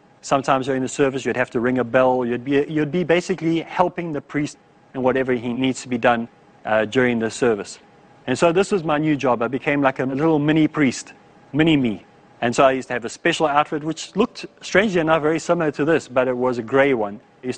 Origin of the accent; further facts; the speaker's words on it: South Africa; Now, I come from South Africa, and so politics is a very important part of our lives and a very important part of our upbringing.